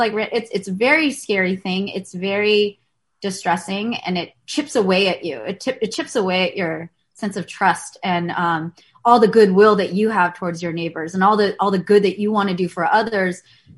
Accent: California, United States; I'm from the Bay Area, which has been a hot spot.

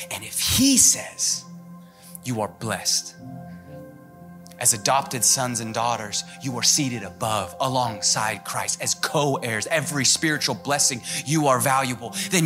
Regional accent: Seattle, Washington, United States; now in Southern United States; Growing up in Seattle, churches don't survive unless they partner. And coming out here

